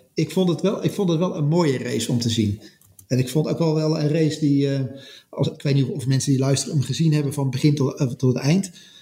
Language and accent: Dutch; Netherlands; als Nederlander, of als West, als zeg maar, bijna kan bijna zeggen als West-Europeaan